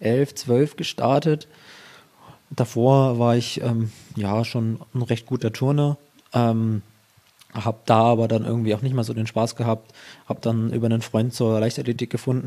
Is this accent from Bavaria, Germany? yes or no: yes; Ansbach, Bavaria, Germany; weil ich ja auch gar nicht aus Erlangen stamme. Also ich komme aus der Ansbacher Gegend, fahre da ungefähr mit dem Auto eine Stunde.